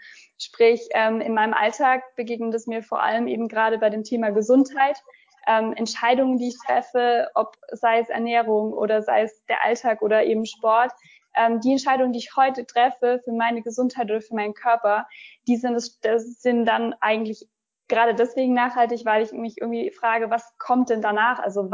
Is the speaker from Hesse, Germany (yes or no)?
no; Baden-Württemberg, Germany; now in Karlsruhe, Germany; Ich bin eigentlich komme ich aus der Nähe von Stuttgart, bin jetzt gerade aber in meiner Wahlheimat angekommen, in Karlsruhe.